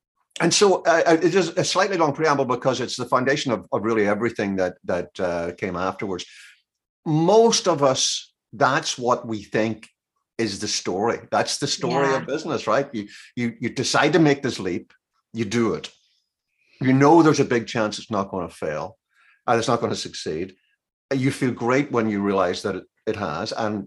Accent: Belfast, Northern Ireland, United Kingdom; moved away as an adult; now in Maryland, United States; I'm an American citizen and I've got my passport and I've been here 25 years, I'm originally not from these parts. I'm from Texas. I'm from Belfast in Ireland.

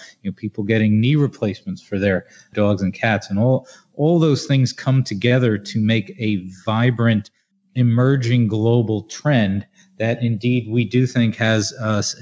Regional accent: New Jersey, United States; happens to be headquartered in my home state of New Jersey

